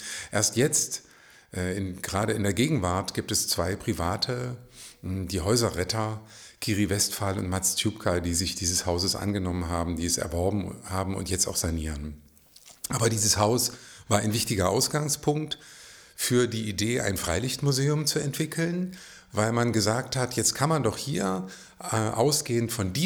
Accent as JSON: {"language": "German", "town": "Eberswalde", "region": "Brandenburg", "country": "Germany", "said": "Ich stamme eigentlich aus Eberswalde, also gar nicht weit weg von hier, aber das hatte nicht viel mit dem Oderbruch zu tun. Eberswalde ist eine Industriestadt. Ich habe sie als Jugendlicher eher als raue Stadt erlebt."}